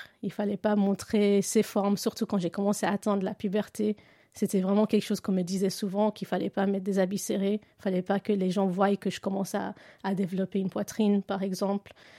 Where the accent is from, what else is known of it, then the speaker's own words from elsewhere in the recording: Geneva, Switzerland; now in Lausanne, Switzerland; je suis d'origine indienne, mais j'ai grandi à Genève et depuis 6 ans, j'habite à Lausanne.